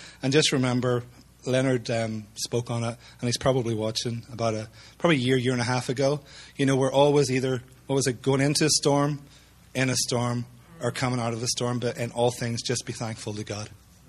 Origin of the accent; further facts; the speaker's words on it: Ireland; now in United States; we're originally from Ireland, and we're here through the grace of the State Department of the U.S. Okay, we're one of those legal aliens.